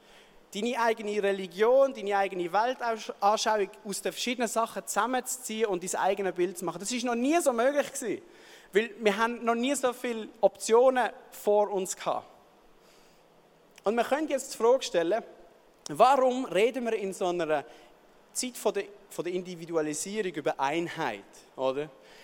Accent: Basel, Basel-Stadt, Switzerland; Und wir als Basler, als linke Basler, denken, das Schweinle wird wieder zum Haustierle, oder?

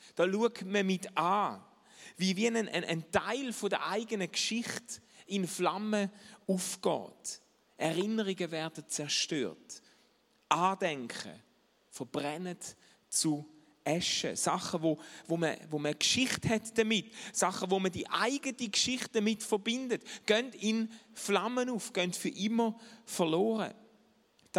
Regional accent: Schaffhausen, Switzerland; ich bin eigentlich Schaffhauser, gell? Man hört es nicht mehr, aber.

